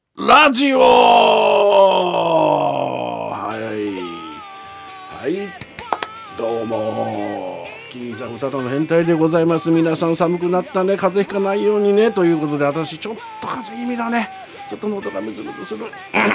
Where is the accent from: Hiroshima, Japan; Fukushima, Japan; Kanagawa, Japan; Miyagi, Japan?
Fukushima, Japan; Nihonmatsu; 福島県二本松市情報、私そこ出身でございますんでね、